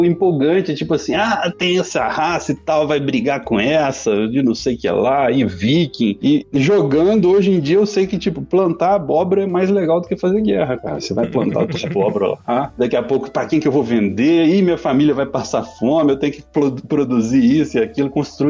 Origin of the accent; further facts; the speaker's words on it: Juiz de Fora, Minas Gerais, Brazil; also born or lived in São Paulo; eu voltei aqui para Juiz de Fora, que é minha cidade natal. Vim morar junto com meu pai aqui, que meu pai já estava mais velho.